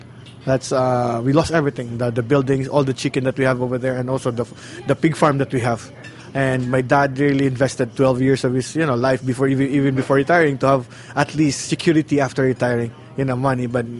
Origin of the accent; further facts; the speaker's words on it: Ormoc, Eastern Visayas, Philippines; now in New York, United States; I'm from New York. But originally, I'm from Ormoc City, Leyte, one of the hardest hit areas in the Philippines.